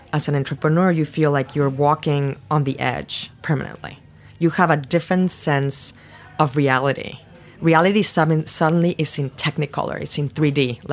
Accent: Mexico City, Mexico; I was born in Mexico City. I grew up in Mexico City. I went to university there. All my family lives there.

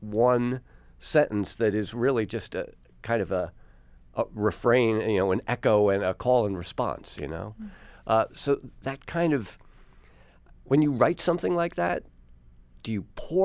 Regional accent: New York, United States; Now, I know you grew up in the South, but I grew up here in New York

